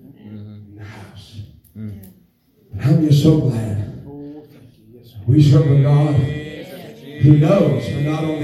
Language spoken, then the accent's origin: English; Oildale, California, United States; I grew up in Oildale. We didn't have bed frames. They were on those milk crates.